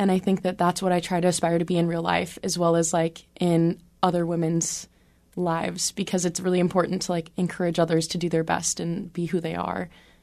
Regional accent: Juneau, Alaska, United States; I was born and raised in Juneau and haven't left ever. I just go on little vacations here and there, but mostly a Juneau girl.

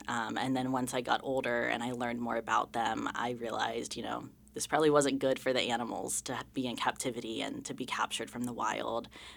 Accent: Florida, United States; now in Juneau, United States; I grew up in Florida.

